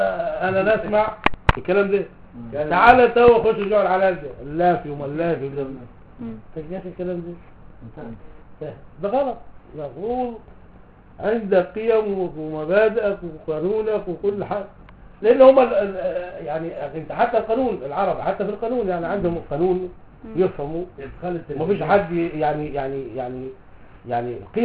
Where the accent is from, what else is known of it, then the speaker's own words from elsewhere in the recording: Morocco; احنا عندنا كمغاربه ممنوع عندنا